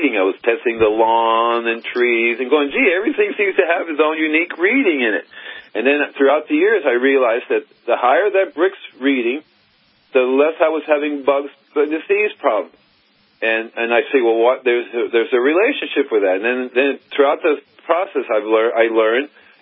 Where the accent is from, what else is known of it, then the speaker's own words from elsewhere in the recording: Miami, Florida, United States; also born or lived in Gainesville; I mean, I'm originally from Miami, Florida, right?